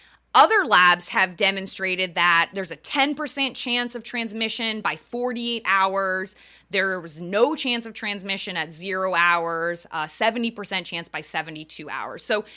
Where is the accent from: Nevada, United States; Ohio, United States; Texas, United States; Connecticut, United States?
Connecticut, United States; also born or lived in Long Island, New York / New York City / Westchester, New York; I grew up in Eastern Connecticut. I went to college on Long Island. I lived in New York City. I lived in Westchester, New York.